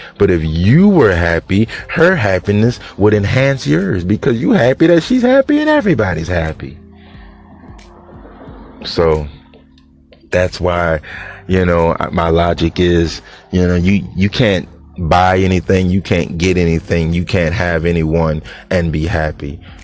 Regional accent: New Orleans, Louisiana, United States; I'm from New Orleans, you hear me?

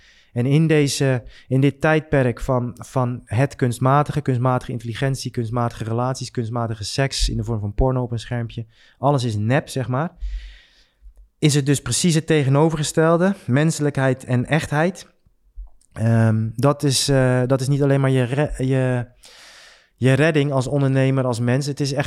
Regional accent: Netherlands; er zijn 7 verschuivingen die wij als Nederlanders in het Westen in ieder geval hebben gemaakt de afgelopen jaren

